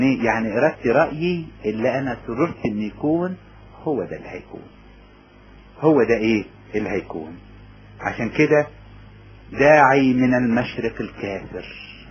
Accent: Upper Egypt, Egypt; يعني في مثل عندنا في الصعيد يقولك انت تريد وانا اريد والله يفعل ما يريد

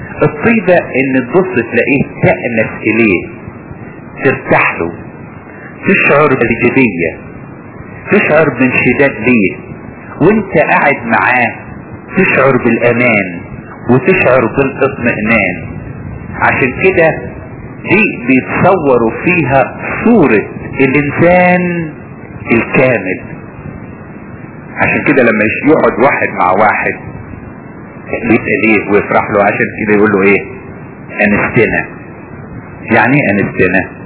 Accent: Upper Egypt, Egypt

